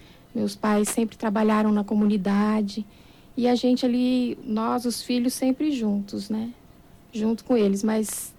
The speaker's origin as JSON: {"language": "Portuguese", "town": "Deodápolis", "region": "Mato Grosso do Sul", "country": "Brazil", "tie": "born or raised there", "said": "Eu sou filha da terra, né? Sou sul mato-grossense, sou de Deodápolis. Nasci lá em Deodápolis mesmo, Mato Grosso do Sul. E uma terrinha que eu amo, né? Que o povo tenta me tirar de lá, mas não consegue, porque eu gosto muito de lá, né? Minha família toda tá lá"}